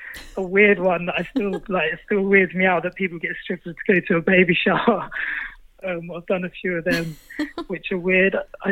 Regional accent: England, United Kingdom; now in Australia; I'm from England

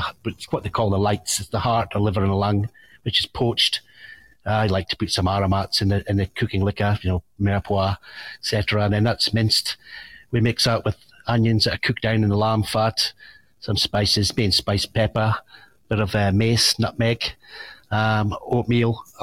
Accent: Scotland, United Kingdom; being a Scotsman, it's something we love

